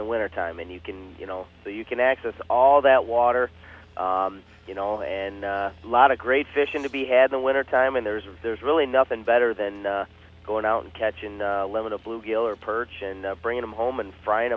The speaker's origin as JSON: {"language": "English", "town": "Detroit", "region": "Michigan", "country": "United States", "tie": "born or raised there", "said": "I grew up in the Detroit area, so obviously Lake St. Clair was always a great place to ice fish"}